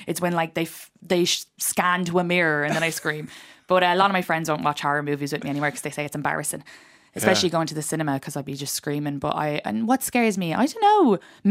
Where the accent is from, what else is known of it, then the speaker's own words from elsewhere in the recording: Ireland; moved away as an adult; now in New York, United States; "I'm from Ireland," and she goes, "But how long have you been here?" And I said, 10 years.